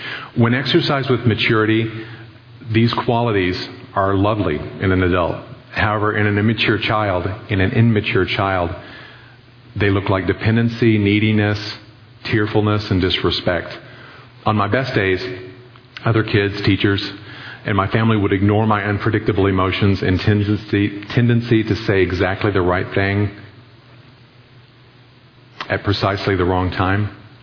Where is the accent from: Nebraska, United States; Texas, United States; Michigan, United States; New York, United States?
Texas, United States; Dallas; born there; I was born here in Dallas, and although I've lived in other places, I currently live less than a mile away from where I was born, in Oak Cliff.